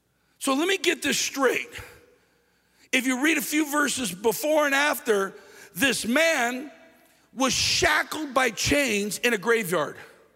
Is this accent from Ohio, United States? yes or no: no; Los Angeles, California, United States; I grew up in Los Angeles. I grew up in the heart of Los Angeles.